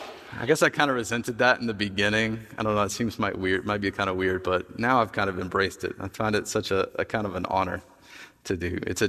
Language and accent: English; Tennessee, United States; I'm from Tennessee, by the way, if you didn't know that. I don't have much of an accent, but I've got some.